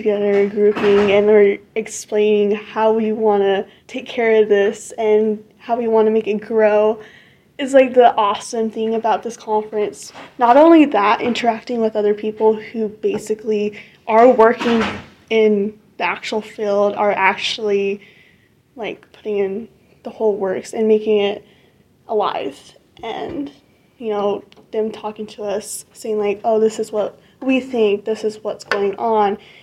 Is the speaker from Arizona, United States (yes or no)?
yes; Kayenta, Arizona, United States; I come from the Napa Nation in northern Arizona, from Kianta, Arizona